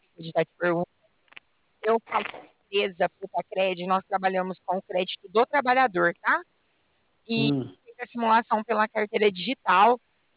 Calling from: Bebedouro, São Paulo, Brazil; gente fala de Bebedouro, São Paulo.

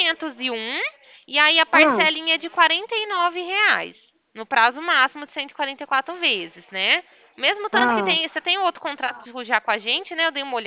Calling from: Ribeirão Preto, São Paulo, Brazil; eu sou daqui de Ribeirão Preto

